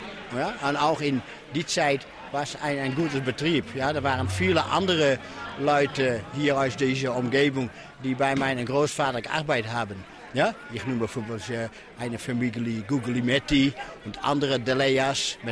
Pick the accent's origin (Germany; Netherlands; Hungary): Netherlands; Leeuwarden, Friesland; German is a second language; Ich komme von Leeuwarden aus Friesland in den Niederlanden.